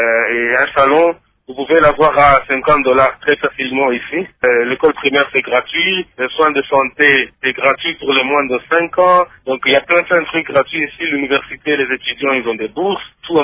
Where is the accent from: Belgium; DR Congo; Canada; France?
DR Congo; moi en tant que Congolais